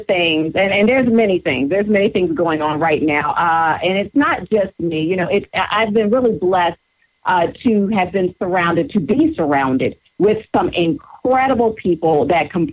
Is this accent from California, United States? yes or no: no; Baltimore, Maryland, United States; the challenges, some of the situations that my mother and I found ourselves in, navigating through growing up in West Baltimore and dealing with the issues that are unique to a single-parent household.